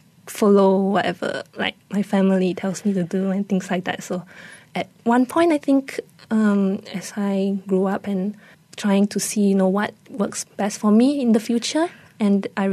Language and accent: English; Damansara, Kuala Lumpur, Malaysia; I grew up in Damansara area.